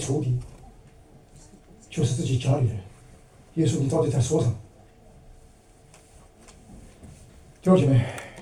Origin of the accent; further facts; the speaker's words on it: China; 我们中国人也是，我们中国人特别注重家庭关系